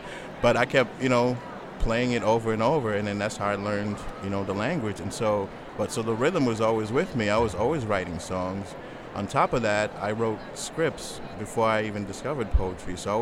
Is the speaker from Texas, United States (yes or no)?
no; New York City, New York, United States; But the other part of it was growing up in Queens, New York. Like there was a lot of drama